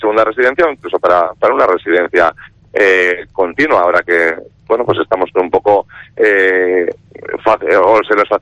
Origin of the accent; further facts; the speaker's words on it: Cantabria, Spain; Y ahora hablo como cántabro que soy